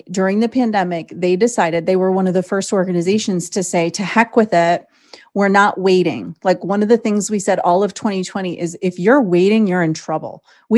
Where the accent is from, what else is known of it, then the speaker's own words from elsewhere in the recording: Michigan, United States; So I'm from Michigan originally.